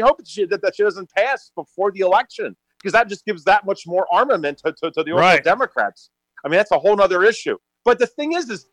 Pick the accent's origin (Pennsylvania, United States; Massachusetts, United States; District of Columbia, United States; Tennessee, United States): Pennsylvania, United States; Philadelphia; When you come from Philly, it's kind of like it happens to be in your blood.